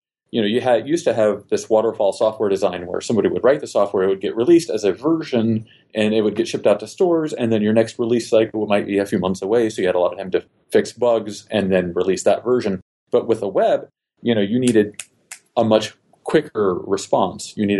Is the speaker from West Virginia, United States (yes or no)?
yes; West Virginia, United States; Well, I grew up in West Virginia, and that was not the most technologically forward place. It's a very lovely people for the most part.